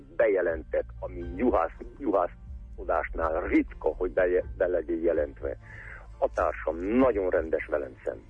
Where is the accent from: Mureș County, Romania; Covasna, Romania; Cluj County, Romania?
Mureș County, Romania; Gyulakuta; Vásárhelyről, Vásárhely mellől, hát ugye én nem mondtam, hogy Marosvásárhely mellől, mert Gyulakúta ugye nincsen messze Marosvásárhelytől